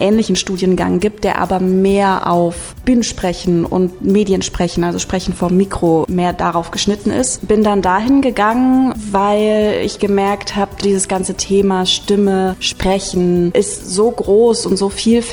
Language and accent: German; Calau, Brandenburg, Germany; Ich komme aus Kalau. Das ist eine ganz, ganz kleine Stadt in Brandenburg. Und Brandenburg, das ist das Bundesland, was so um Berlin rum ist. Also ich bin 1,5 Stunden von Berlin aufgewachsen in Sunna.